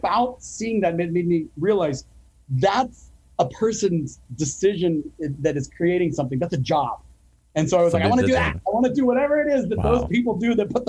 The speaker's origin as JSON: {"language": "English", "town": "Phoenix", "region": "Arizona", "country": "United States", "tie": "born or raised there", "said": "So I grew up in Phoenix, and what I remember about growing up in the desert is there is no such thing as entropy or rust or decay."}